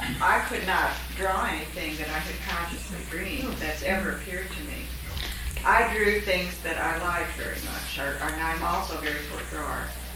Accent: the South, United States; I grew up in the South, and I could see an old Southern plantation from my home.

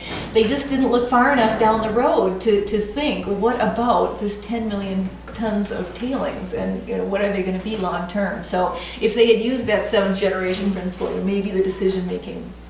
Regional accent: Indiana, United States; I know I'm from Indiana.

